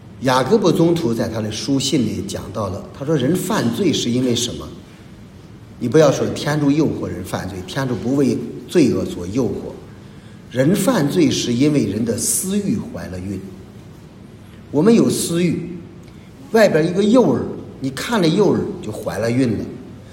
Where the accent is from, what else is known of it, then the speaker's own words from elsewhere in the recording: China; 我们中国人叫中国文化里面有一句叫老百姓说的话叫什么